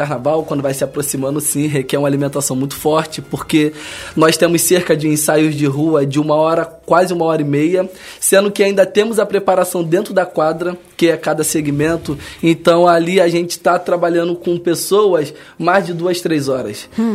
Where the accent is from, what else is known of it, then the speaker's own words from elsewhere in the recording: Rio de Janeiro, Brazil; Sou do Rio também.